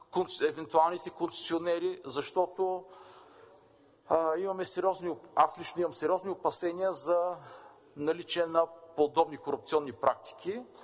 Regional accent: Plovdiv, Plovdiv Province, Bulgaria; Аз като пловдивчанин не мога да се съглася

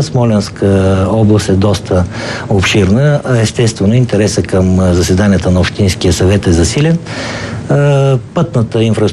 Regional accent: Smolyan, Smolyan Province, Bulgaria; Това е книга за моето родно село, в момента централен квартал на Смолен.

